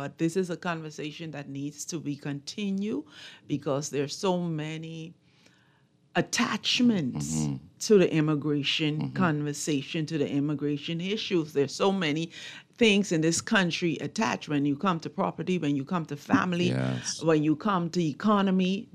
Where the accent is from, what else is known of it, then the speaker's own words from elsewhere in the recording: Eleuthera, Bahamas; And to me, it's my best friend's father. You know, people who I grew up with in Eleuthera.